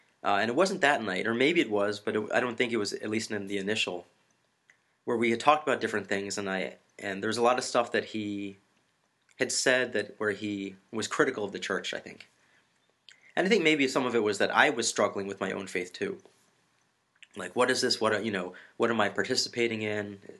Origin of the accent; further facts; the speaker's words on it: United States; I'm a man, I'm American, I'm Catholic.